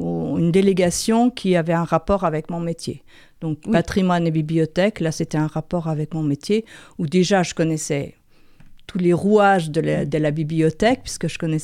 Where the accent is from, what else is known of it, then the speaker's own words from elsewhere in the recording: Andouillé, Pays de la Loire, France; born there; parce que je suis née à Andouillé en plus.